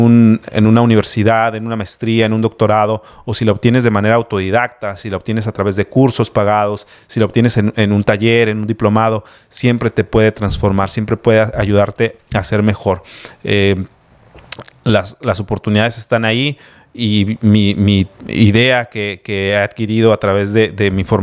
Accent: Mexico; nosotros mismos como mexicanos lo vivimos, cuántos de nuestros familiares se van a otros países

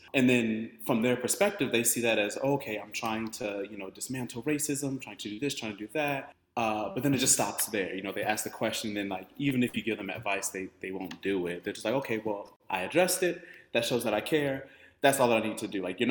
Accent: Louisiana, United States; So I'm originally from Louisiana, and I think a lot of that is evident in a lot of the native Louisiana last names.

